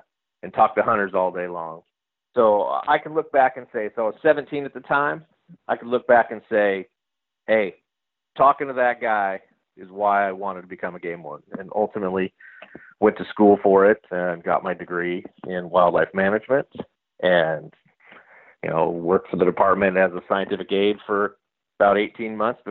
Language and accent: English; Stockton, California, United States; I grew up in Stockton, California. For those of you who know Stockton, it gets kind of a bad rap.